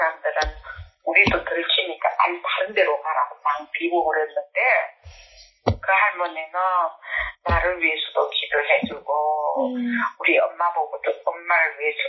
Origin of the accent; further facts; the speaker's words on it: Masan, South Gyeongsang, South Korea; 고향은 경상남도